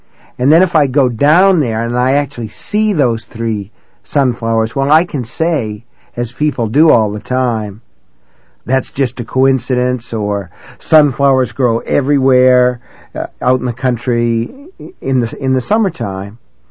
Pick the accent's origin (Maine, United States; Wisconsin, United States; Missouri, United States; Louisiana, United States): Maine, United States; This is in my home state in Maine.